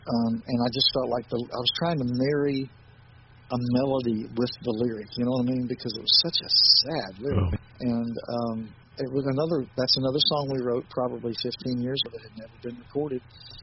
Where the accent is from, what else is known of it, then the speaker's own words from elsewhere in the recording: Chillicothe, Ohio, United States; up in my hometown of Chillicothe, Ohio. Go up there and get some footage of the actual back roads where I grew up